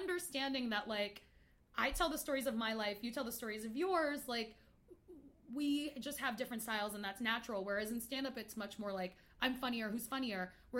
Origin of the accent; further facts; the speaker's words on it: New York, United States; now in Los Angeles, United States; Like, I grew up in New York, like I mentioned, I went to NYU for like theater and my focus was solo performance.